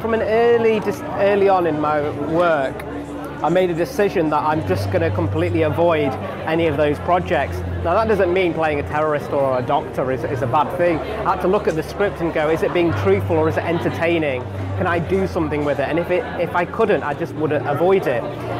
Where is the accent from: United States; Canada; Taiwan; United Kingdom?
United Kingdom; born there; it's the first time I've read something that was so articulate and accurate about what it's like being a British-born second-generation Indian. And a lot of his experiences were also my experiences.